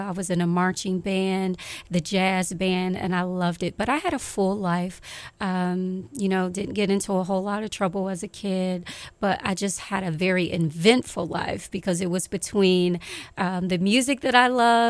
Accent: Detroit, Michigan, United States; I grew up in Detroit, Michigan. My mother and father are still there today.

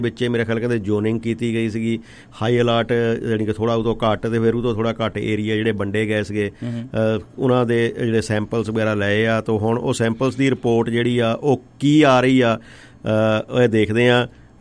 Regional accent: Naroor, Punjab, India; ਦਾ ਪਿੰਡ ਨਰੂੜ ਆ ਜੀ, ਇਹ ਵੀ ਕਹਿ ਲਓ ਬਈ ਇਸ ਕਰੋਨਾ ਦੀ ਮਾਰ ਦੇ ਥੱਲੇ ਆ ਗਿਆ ਸੀਗਾ, ਅਖਬਾਰਾਂ ਦੀਆਂ ਸੁਰਖੀਆਂ ਬਣਿਆ ਸਾਡਾ ਪਿੰਡ ਵੀ

